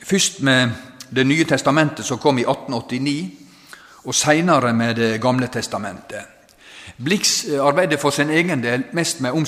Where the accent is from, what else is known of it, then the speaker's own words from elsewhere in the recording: Western Norway, Norway; Med skam må vi vel kanskje som vestlendinger si